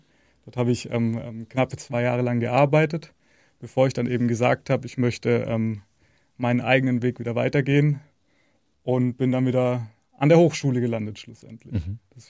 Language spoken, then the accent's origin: German; Geisingen, Baden-Württemberg, Germany; now in Freiburg, Germany; Momentan wohne ich in Freiburg. Ursprünglich komme ich aus Geising, das ist auch nicht so weit von Schaffhausen.